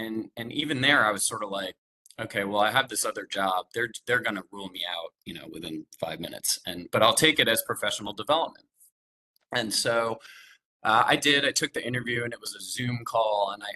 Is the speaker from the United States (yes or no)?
yes; Worcester, Massachusetts, United States; So, like I said, I grew up in Worcester, Massachusetts, was in an area where basically no one played tennis